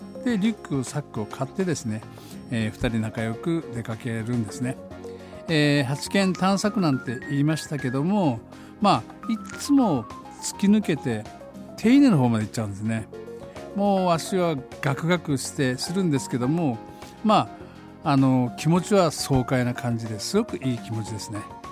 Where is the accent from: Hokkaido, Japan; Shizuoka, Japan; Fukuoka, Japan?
Fukuoka, Japan; 私九州は福岡の出身だから言える一日の過ごし方をちょっと話したいと思います。なぜ九州育ちが関係あるかといえばですね、福岡県の夏の暑さ、特に8月半端じゃないんですね